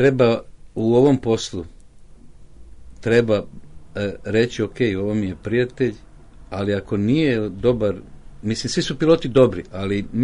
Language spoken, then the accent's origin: Serbian; Sremska Mitrovica, Vojvodina, Serbia; born there; Rođen sam u Sremskoj Mitrovici. Roditelji su mi bili radnici